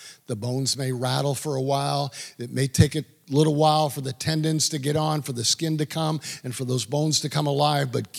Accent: Canada; I'm a Canadian. I got hockey feet from skating, stops and starts in hard skates.

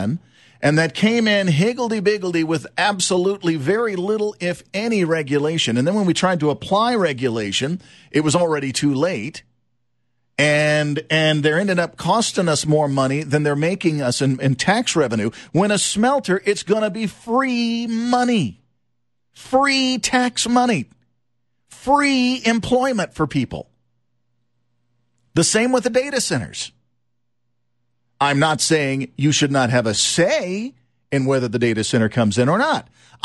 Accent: United States; I would be, as an American, I would be more outraged by that than a smelter coming in.

